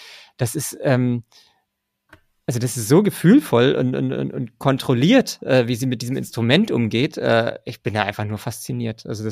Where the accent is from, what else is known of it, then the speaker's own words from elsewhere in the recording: Berlin, Germany; für mich als Berliner